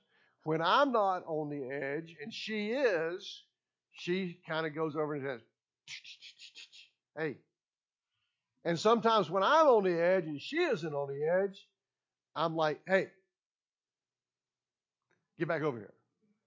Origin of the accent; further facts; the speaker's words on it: the South, United States; That might be something I would say since I'm from the South and I like grits.